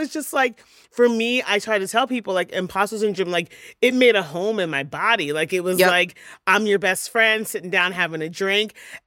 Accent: Philadelphia, Pennsylvania, United States; I'm still … from Philly. Like, I'm still this regular person.

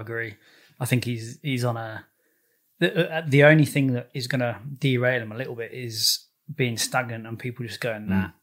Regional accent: United Kingdom; I'm British

